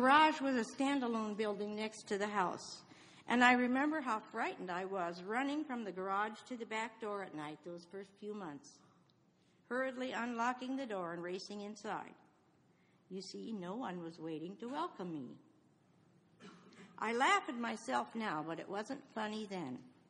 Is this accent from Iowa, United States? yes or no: yes; Iowa, United States; as well as my hometown in Iowa on boards and committees